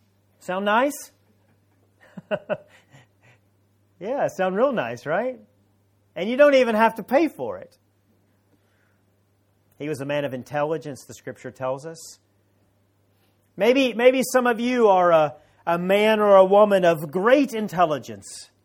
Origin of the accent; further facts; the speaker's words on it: Tennessee, United States; I'm not from Hong Kong. I'm from the mountains of Tennessee. How did I get from there to here?